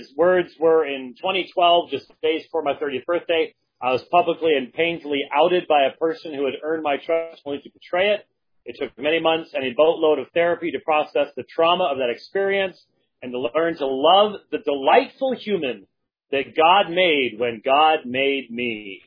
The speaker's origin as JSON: {"language": "English", "town": "Phoenix", "region": "Arizona", "country": "United States", "said": "They said, where are you from? I said, Phoenix, Arizona. The heat will kill you down there."}